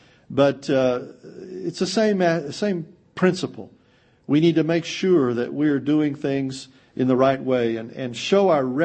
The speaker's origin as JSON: {"language": "English", "town": "Austin", "region": "Texas", "country": "United States", "said": "No, I'm from Austin, Texas. I went to UT."}